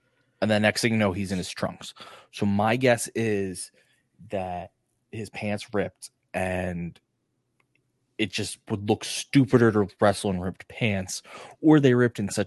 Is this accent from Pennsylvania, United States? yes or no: no; New Jersey, United States; I say I'm from South Jersey, so I always have another word.